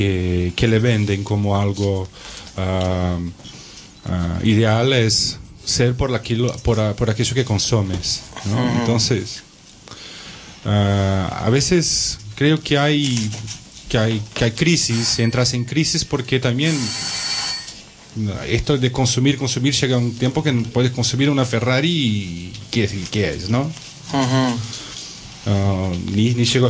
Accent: South Brazil, Brazil; also born or lived in Barcelona; soy de Brasil, del sur de Brasil, no tienes el medio cultural donde vivís

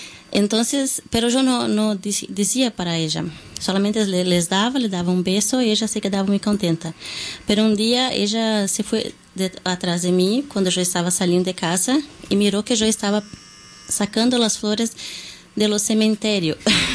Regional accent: Porto Alegre, Rio Grande do Sul, Brazil; Spanish is a second language; de Brasil, vivo en Porto Alegre.

